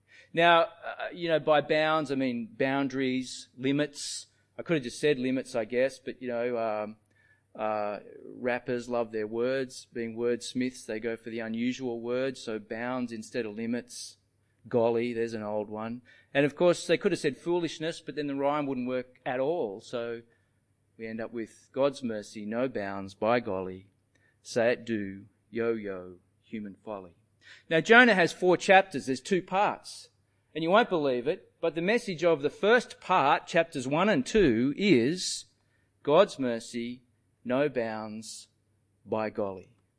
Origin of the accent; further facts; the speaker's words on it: New South Wales, Australia; I come originally from New South Wales